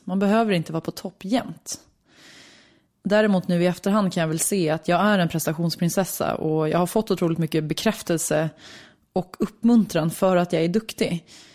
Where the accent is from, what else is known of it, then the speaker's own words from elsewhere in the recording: Lidingö, Stockholm County, Sweden; Jag är uppväxt på Lidingö, jag är född 1988 och jag växte upp med min mamma, min pappa och min lilla syster Josefin.